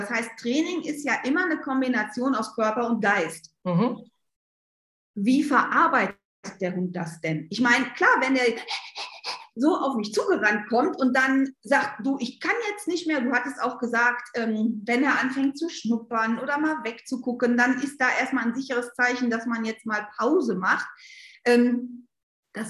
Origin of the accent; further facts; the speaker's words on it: North Rhine-Westphalia, Germany; Bei uns im Pott heißt das Muckibude.